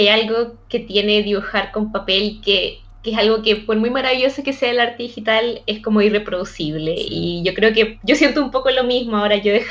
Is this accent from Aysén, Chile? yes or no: no; Santiago, Santiago Metropolitan Region, Chile; Yo soy de Santiago de Chile, en Latinoamérica.